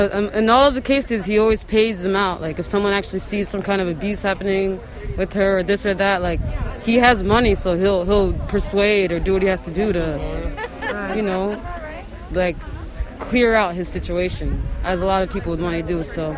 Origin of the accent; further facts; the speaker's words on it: Hudson, New York, United States; I grew up in Hudson, New York. You know, I have a big family here